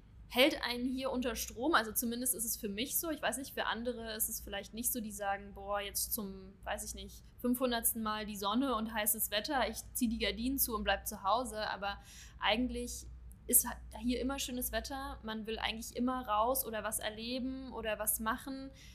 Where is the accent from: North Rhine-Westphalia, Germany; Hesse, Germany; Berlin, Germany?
Berlin, Germany; now in Dubai, United Arab Emirates; Ich komme aus Berlin und ich dachte, hey, ja, mich kann nichts mehr umhauen